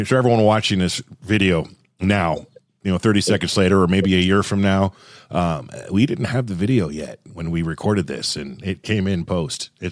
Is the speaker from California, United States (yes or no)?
yes; Los Angeles, California, United States; and I come from California and the L.A. streets, man, where I've never seen worse drivers